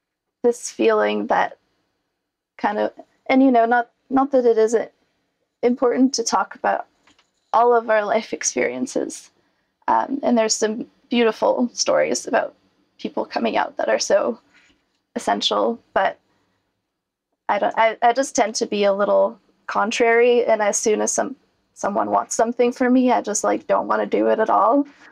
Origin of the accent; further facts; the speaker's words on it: Quebec, Canada; English is a second language; I am Canadian, and I'm French Canadian, so that kind of complicates the cultural question even a bit more. So I think as far as being Quebecois, I think that that does influence my style